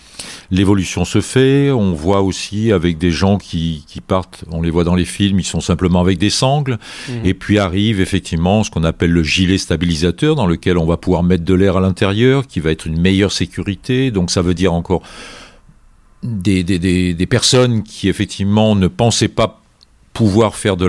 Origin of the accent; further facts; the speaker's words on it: Capbreton, Nouvelle-Aquitaine, France; born there; je suis né à Cabreton, à Bayonne. Mes grands-parents étaient là et l'océan était là.